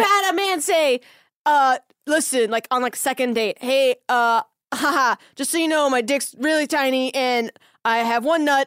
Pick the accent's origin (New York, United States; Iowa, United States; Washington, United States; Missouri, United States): Washington, United States; Seattle; I'm from Seattle, guys. It checks out.